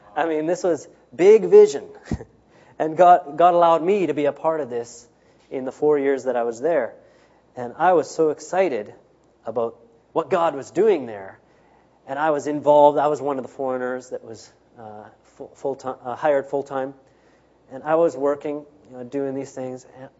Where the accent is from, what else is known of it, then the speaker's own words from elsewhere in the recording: British Columbia, Canada; I'm from Canada, mainly BC, British Columbia. Small town, 5,000 people.